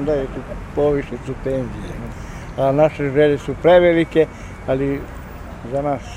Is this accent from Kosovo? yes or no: yes; Leško, Kosovo; ja sam iz Leška